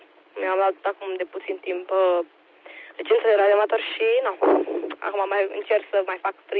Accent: Deva, Hunedoara County, Romania; sunt din Deva

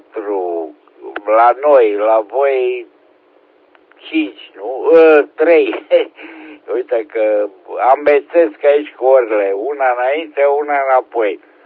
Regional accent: Oltenia, Romania; sunt oltean

